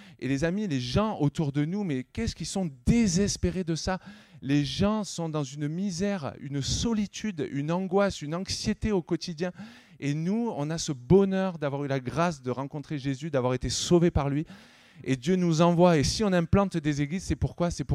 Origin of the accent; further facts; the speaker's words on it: Nîmes, Occitanie, France; Olivier et moi, on est amis depuis qu'on est haut comme ça. On a grandi ensemble à Nîmes.